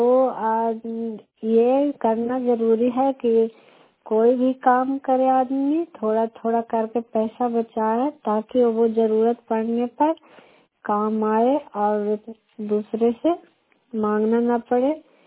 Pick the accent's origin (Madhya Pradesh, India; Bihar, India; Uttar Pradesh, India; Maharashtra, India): Bihar, India; Badiha; मैं बडीहा गांव से हूँ, बोथा का पंचायत से, नरनौसा प्रखंड से, नालंदा जिला से।